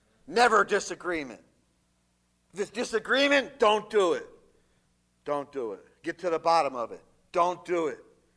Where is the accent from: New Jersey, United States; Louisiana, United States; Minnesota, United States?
New Jersey, United States; I'm from New Jersey, I'm sorry.